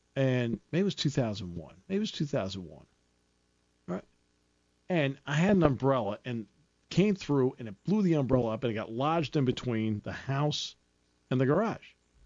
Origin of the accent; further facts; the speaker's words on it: Enfield, Connecticut, United States; And I grew up in Enfield, Connecticut.